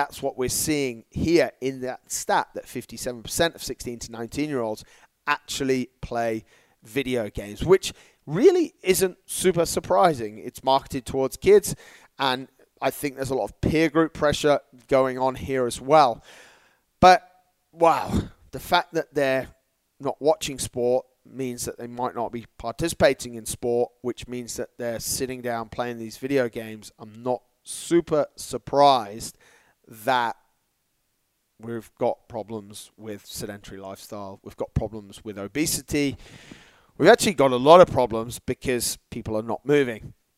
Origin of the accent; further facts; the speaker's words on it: Dubai, United Arab Emirates; when I was brought up here in Dubai, there was really no television.